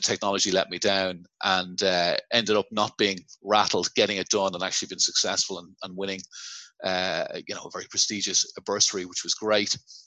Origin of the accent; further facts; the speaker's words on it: Dublin, Leinster, Ireland; moved away as an adult; now in St Albans, United Kingdom; I'm not originally from St. Albans, where I'm living here, just on the northern edge of London. Originally from the south of Dublin. Been living here in the UK for 7 years